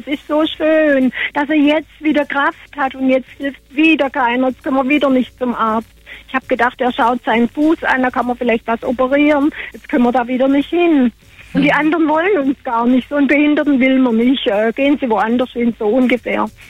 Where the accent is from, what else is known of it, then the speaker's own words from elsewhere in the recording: Baden-Württemberg, Germany; Ich bin in Uffringen geboren, ich bin ein Schwabe